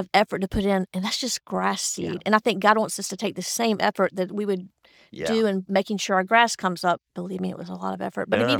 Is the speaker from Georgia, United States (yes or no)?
yes; Georgia, United States; And, you know, I grew up in Georgia. Farms are close